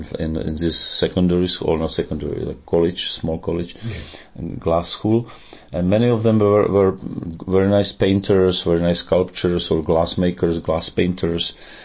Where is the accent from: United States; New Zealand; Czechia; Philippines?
Czechia; Dubí, Ústí nad Labem Region; Teplice is my born town, and for the band as well, you know, Teplice. But in fact, it was Dubi, which is like almost like a part of Teplice, but it's a separate little, very little tiny town.